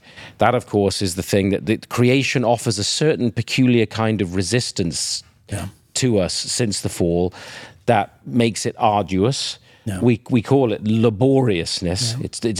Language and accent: English; United Kingdom; In the 19th century, you know, my home country, Britain, incredibly wealthy, incredibly prosperous